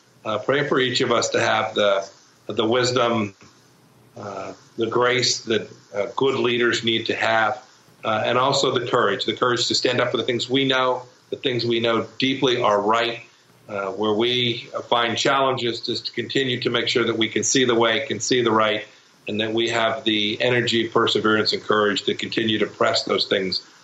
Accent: Santa Ana, California, United States; I grew up in Santa Ana.

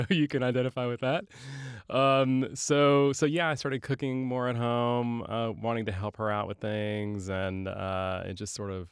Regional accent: San Angelo, Texas, United States; also born or lived in Albany, Georgia; My dad was in the Air Force, and I was born actually in Albany, Georgia. We moved to San Angelo when I was less than a year old.

